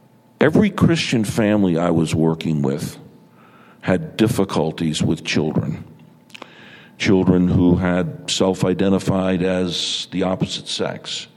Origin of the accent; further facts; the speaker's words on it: New York, United States; Well, I'm a New Yorker, and I don't want to condone my own sin